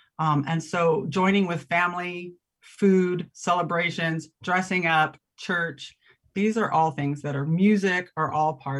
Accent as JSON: {"language": "English", "town": "San Jose", "region": "California", "country": "United States", "tie": "born or raised there", "said": "I did. I grew up in San Jose, California."}